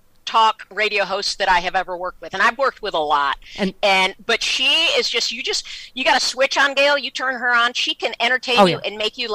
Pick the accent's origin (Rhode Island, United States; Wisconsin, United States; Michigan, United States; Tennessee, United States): Michigan, United States; I went back to Michigan this last week. I'm from Michigan.